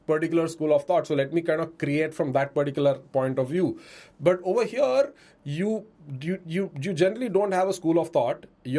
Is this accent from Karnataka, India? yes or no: yes; Bengaluru, Karnataka, India; So I'm basically from Bangalore, born, brought up there.